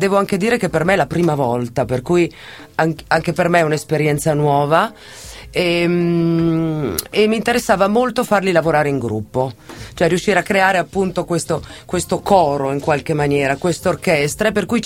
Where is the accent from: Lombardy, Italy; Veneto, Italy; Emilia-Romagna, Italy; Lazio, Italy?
Lombardy, Italy; Milan; e io sono milanese, vivo a Milano